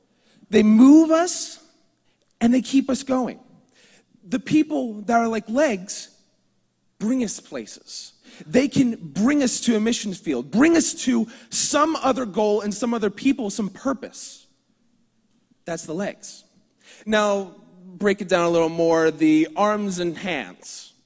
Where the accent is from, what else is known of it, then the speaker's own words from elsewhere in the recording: New Jersey, United States; from Jersey. Yes, I come from New Jersey, and I am proud of it. I love it there. It's great. It's small. Everything's close.